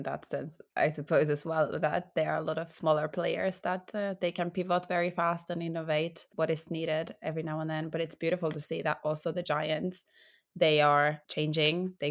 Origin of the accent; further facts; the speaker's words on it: Finland; I'm personally from Finland, and we do have a lot of that forest